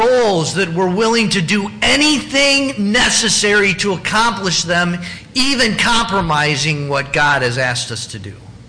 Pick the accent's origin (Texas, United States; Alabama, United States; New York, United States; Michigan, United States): Michigan, United States; I'm from West Michigan. West Michigan, we are gun owners. And we're farmers, and we are hunters